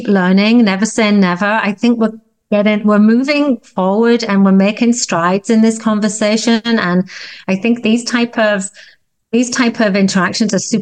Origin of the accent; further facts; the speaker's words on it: England, United Kingdom; And I mean, obviously I'm English. I'm not Canadian.